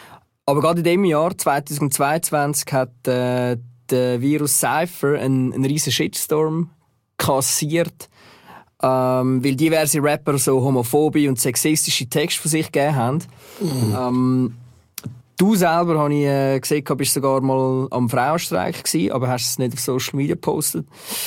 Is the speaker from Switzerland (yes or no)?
yes; Zurich, Switzerland; Meine beiden Eltern, mein Vater und meine Mutter sind auch beide Solothurn, sind irgendwann mal auf Zürich gekommen und ich bin dann auch in Zürich aufgewachsen.